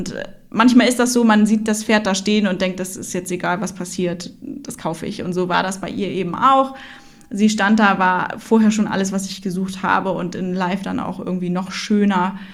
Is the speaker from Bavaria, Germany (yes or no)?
no; Hamburg, Germany; Ja, wir sind echte Hamburger Derns. Genau, also ich wohne mittlerweile wieder in Hamburg